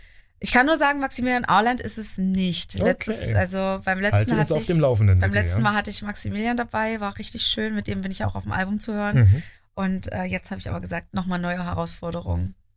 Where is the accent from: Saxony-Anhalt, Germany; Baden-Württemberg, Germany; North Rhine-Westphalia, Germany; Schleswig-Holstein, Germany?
Saxony-Anhalt, Germany; Dessau-Roßlau; Das findet in meiner Heimatstadt Dessau-Roßlau statt